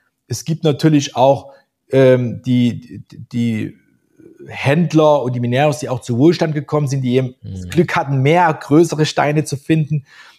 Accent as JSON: {"language": "German", "region": "East Germany", "country": "Germany", "tie": "born there", "said": "ich bin ja selber in der DDR geboren, bin auch Jungpionier gewesen und habe eine sozialistische Ausbildung genossen, also keine Ausbildung, aber eine kleine Prägung, bis zum Kindergartenalter und bis zum Eintritt in die Schule."}